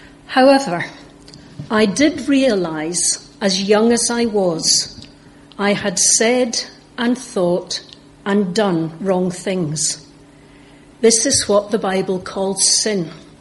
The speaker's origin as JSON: {"language": "English", "town": "Largs", "region": "Scotland", "country": "United Kingdom", "tie": "born or raised there", "said": "my hometown of Largs on the west coast of Scotland"}